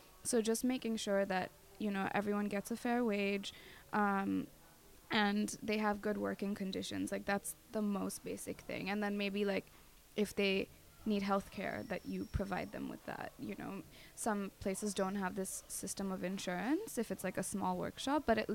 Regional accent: India; now in United States; I moved from India to the States, so I've been, like, really conscious of, like, just the different levels of class and privilege, and I've been fairly privileged growing up in India

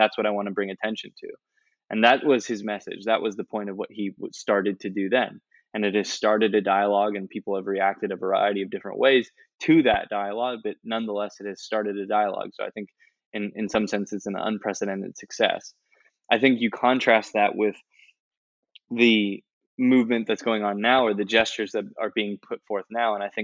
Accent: United States; my sort of opinion of it stems from the fact that obviously I am an American

